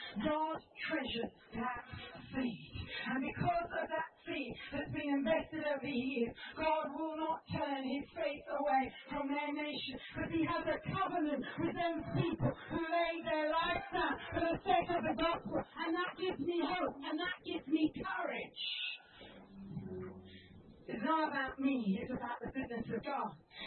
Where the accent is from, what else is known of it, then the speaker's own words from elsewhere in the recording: Oxford, South East England, United Kingdom; I come from Oxford. Every day that I walk to the bank, I walk over Broad Street where Cranmer, Latimer and Ridley were martyrs for their faith.